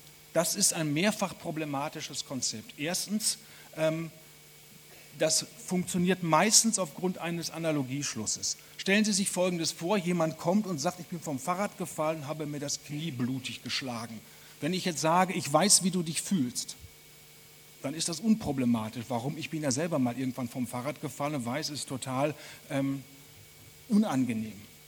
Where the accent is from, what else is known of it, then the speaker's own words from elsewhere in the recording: Germany; Ich komme ja aus Deutschland